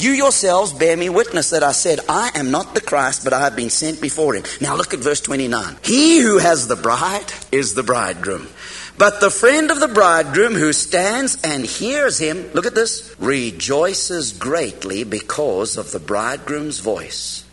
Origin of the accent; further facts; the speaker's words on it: Cape Town, Western Cape, South Africa; I am just a little guy who was born and raised in South Africa. I was born in Cape Town, raised.